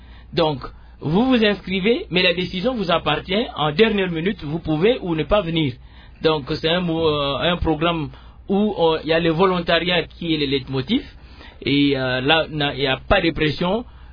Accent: DR Congo; moi je suis Congolais

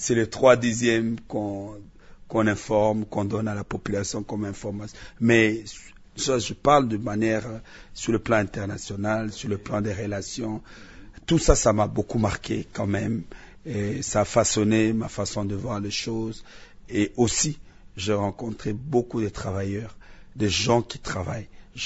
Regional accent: Isiro, Haut-Uélé, DR Congo; Vous voyez, moi, je viens d'Issiro

